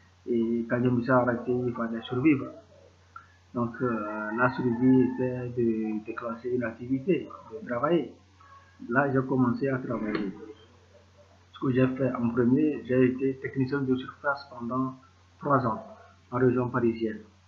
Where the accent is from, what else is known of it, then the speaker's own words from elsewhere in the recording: Togo; also born or lived in France; Je suis togolais d'origine. J'ai eu mon bac au Togo. Après le bac, j'ai fait 2 ans de formation ici à l'Université du Bénin avant d'intégrer la France.